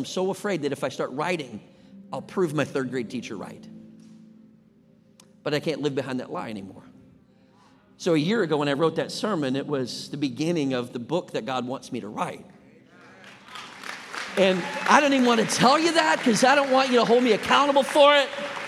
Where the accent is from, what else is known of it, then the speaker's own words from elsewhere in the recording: Minnesota, United States; And I was born and raised in Minnesota. So when we're driving with my dad, it is like January, where it's like 10 below.